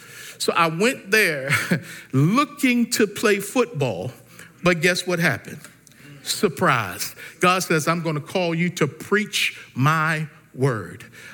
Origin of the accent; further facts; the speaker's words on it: Baltimore, Maryland, United States; now in Nashville, United States; I'm from Baltimore. Ain't nothing up in here for me.